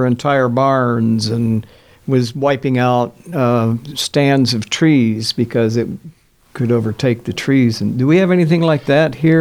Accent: Oklahoma, United States; You're talking about invasive plants, and I'm from Oklahoma.

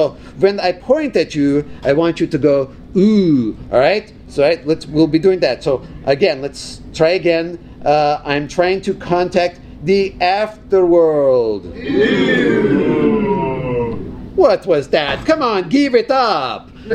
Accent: Kansas City, Missouri, United States; Kansas City, Missouri.

